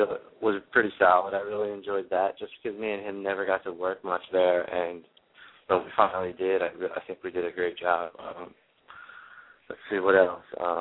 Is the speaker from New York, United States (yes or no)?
no; Bristolboro, Pennsylvania, United States; when we did a charity event in my hometown of Bristolboro, Pennsylvania.